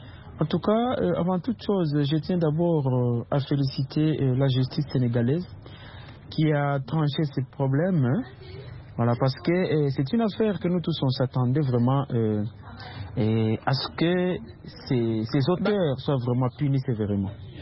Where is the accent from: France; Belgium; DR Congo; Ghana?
DR Congo; Même chez nous en RDC